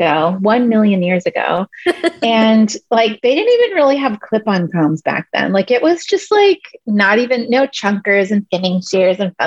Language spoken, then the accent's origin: English; California, United States; I'm from the San Fernando Valley, so a lot of skateboarders.